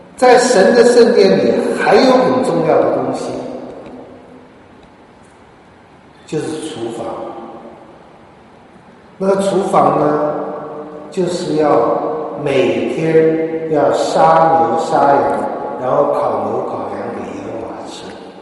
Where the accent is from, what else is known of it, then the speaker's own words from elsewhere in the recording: China; 因为我们中国人实在太注重吃了，现在还是注重吃